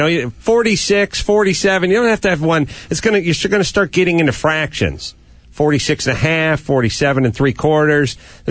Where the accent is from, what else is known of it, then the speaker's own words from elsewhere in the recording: Los Angeles, California, United States; Here's the beauty of living and growing up in Los Angeles is it is so vast and so complicated